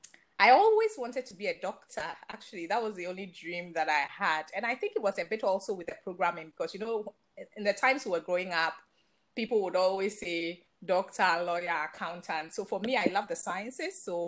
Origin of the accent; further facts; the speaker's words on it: Accra, Greater Accra, Ghana; So I grew up in Accra, Ghana.